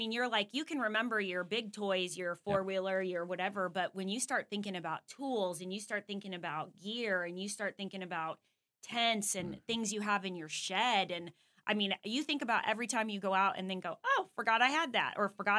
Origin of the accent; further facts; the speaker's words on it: Alaska, United States; And so we've lived through that growing up in Alaska.